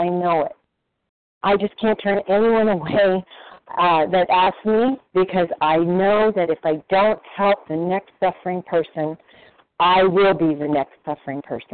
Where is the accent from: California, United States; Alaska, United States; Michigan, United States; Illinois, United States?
California, United States; I am from California, and I am a recovered compulsive overeater.